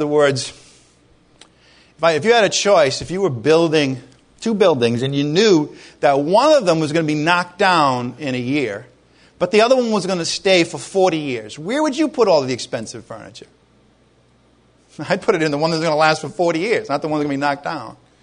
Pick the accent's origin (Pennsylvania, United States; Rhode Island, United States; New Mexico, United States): Rhode Island, United States; I came from Rhode Island a year and a half ago.